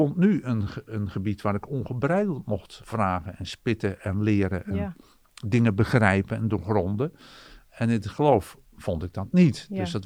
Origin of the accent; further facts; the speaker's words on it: Ouddorp, South Holland, Netherlands; Ik ben opgegroeid in Oudorp, Goede Overflakkee. En ging dus naar Utrecht.